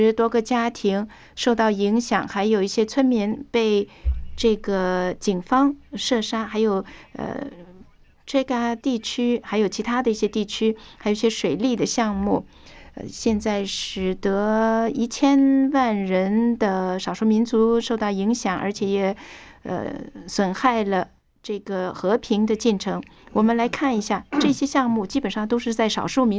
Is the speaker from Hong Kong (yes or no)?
no; Myanmar; 我是来自缅甸的 Kulan 这个少数民族，